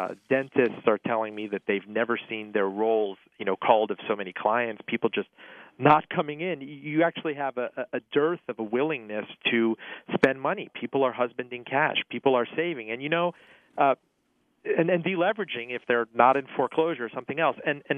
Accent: Miami, Florida, United States; here I come from Miami

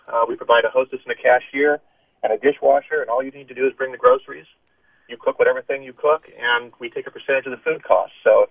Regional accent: Oakland, California, United States; I'm from Oakland

